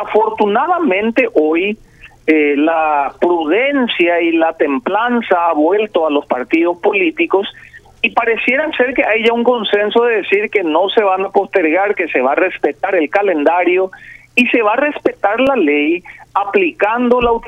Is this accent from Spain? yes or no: no; Paraguay; nos golpea a todos como paraguayos